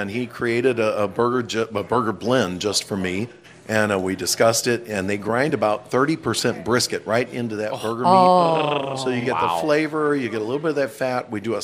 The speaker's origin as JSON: {"language": "English", "town": "Millstadt", "region": "Illinois", "country": "United States", "tie": "born or raised there", "also_born_or_lived": "Milwaukee", "said": "Yes, I lived up in Milwaukee for about 13 years, but I was born and raised here in Millstadt, or East St. Louis and Millstadt. Been here since 63."}